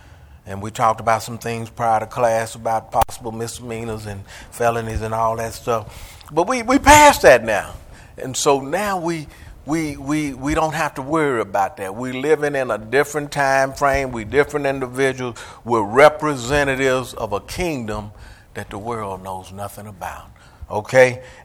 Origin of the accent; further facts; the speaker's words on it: Tulsa, Oklahoma, United States; also born or lived in Georgia; I grew up in Tulsa over on the north side, and I left here and moved to Georgia for 30 years